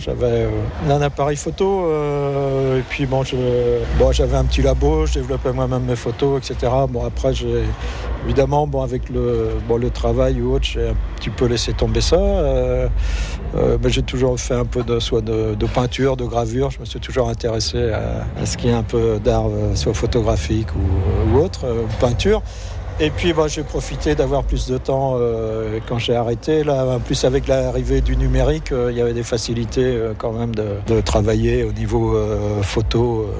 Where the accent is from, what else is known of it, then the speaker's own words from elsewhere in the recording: Quiberon, Brittany, France; Et comme moi, je suis originaire de Quiberon, je le voyais passer quand j'étais gamin.